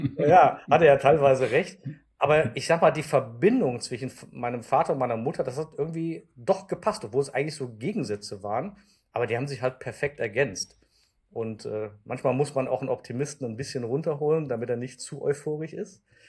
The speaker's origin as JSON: {"language": "German", "town": "Koblenz", "region": "Rhineland-Palatinate", "country": "Germany", "tie": "born there", "said": "Ja, aufgewachsen bin ich geboren in Koblenz-Metternich, und zwar in einem Bundeswehrkrankenhaus, weil meine Mutter es nicht mehr in einem normales Krankenhaus geschafft hat. Ich war dann doch ein bisschen eiliger dran, wie geplant. Am 10. April 1969"}